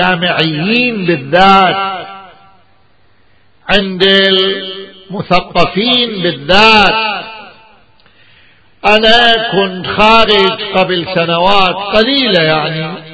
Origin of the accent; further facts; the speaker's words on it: Najaf, Najaf Governorate, Iraq; قال لي انت من ايران؟ قلت له لا انا من النجف الاشرف.